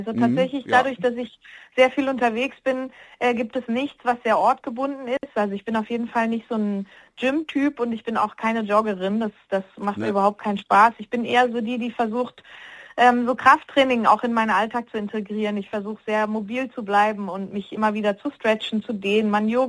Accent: Switzerland; gerade auch den deutschen Markt als Schweizerin spielen darf und bin da sehr, sehr glücklich darüber

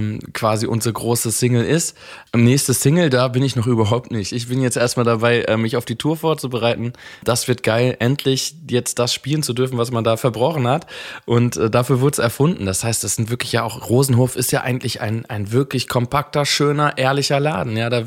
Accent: North Rhine-Westphalia, Germany; Ich bin Ostwestfale, ich sage die Wahrheit.

